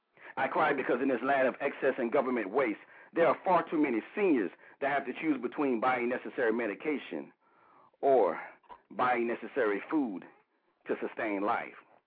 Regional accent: North Carolina, United States; I'm just outside the Charlotte, North Carolina area.

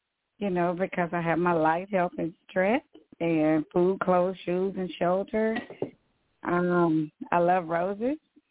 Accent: San Francisco, California, United States; also born or lived in Tyler, Texas; now in Texas, United States; But I am born, in the rose capital of the world, but I was raised in San Francisco. But then I came back to Texas to take care of my mom and dad

